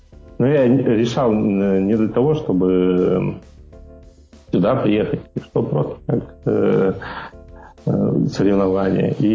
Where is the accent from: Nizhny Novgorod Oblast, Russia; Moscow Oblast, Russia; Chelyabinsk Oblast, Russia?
Chelyabinsk Oblast, Russia; Chelyabinsk; Я родился, вырос в Челябинске, я сам из Челябинска.